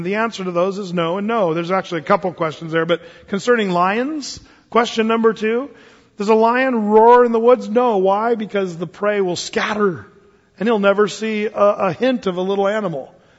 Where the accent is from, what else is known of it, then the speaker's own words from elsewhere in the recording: Applegate, Oregon, United States; You know, I'm from Southern Oregon. I lived out in Applegate, tell you what.